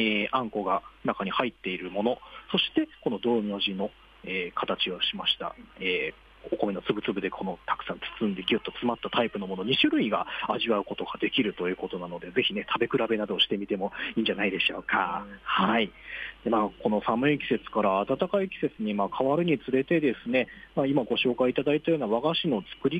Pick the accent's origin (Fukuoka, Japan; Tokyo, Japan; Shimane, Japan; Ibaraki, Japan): Fukuoka, Japan; 当初僕も福岡県の出身なので